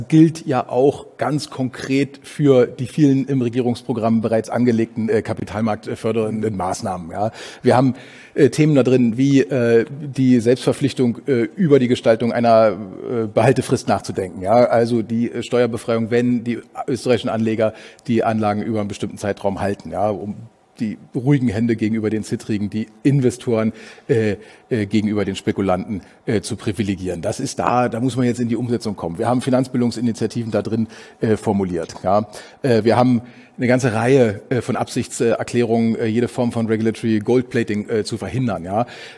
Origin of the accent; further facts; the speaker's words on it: Berlin, Germany; eine schöne Verbindung zu meiner Heimatstadt Berlin hat